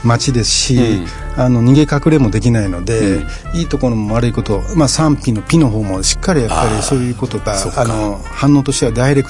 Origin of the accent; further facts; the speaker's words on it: Fukuoka, Japan; born there; accent: Kansai; also born or lived in Ehime / Kobe; 私がもともと福岡生まれではあるんですけども、うん、愛媛神戸とずっとその、